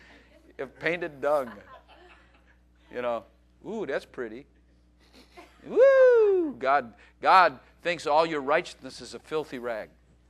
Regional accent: Chicago, Illinois, United States; I grew up in Chicago, but those are not my kind of people.

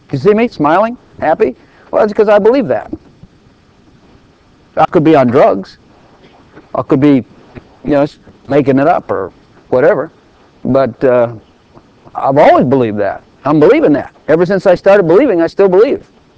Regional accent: Ireland; I'm Irish. I have German blood, French blood. I've got English blood.

